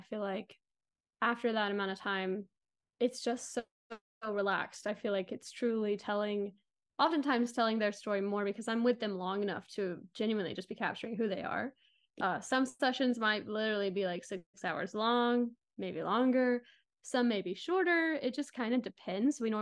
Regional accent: Georgia, United States; now in Seattle, United States; I live outside of Seattle, might be moving soon, but been there for a couple years now. I'm originally from Georgia, and I do wedding photography

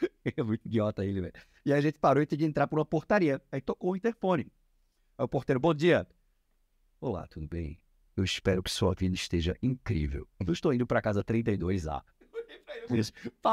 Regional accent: Recife, Pernambuco, Brazil; Sou de Recife.

